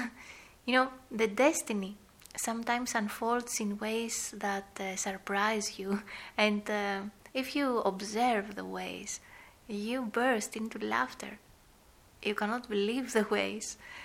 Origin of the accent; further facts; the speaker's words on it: Greece; I come from Greece, and I know the sea.